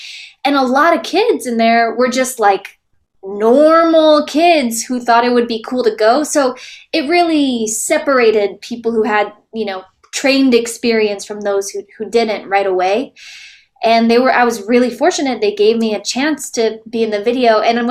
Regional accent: Toledo, Ohio, United States; I'm from Toledo, Ohio, a very small town in Toledo.

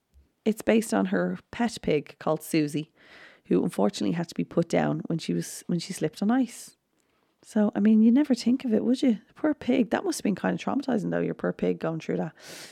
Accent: Dublin, Leinster, Ireland; I just love the way she pronounced burnt. I say burnt, I'm from Dublin, so burnt.

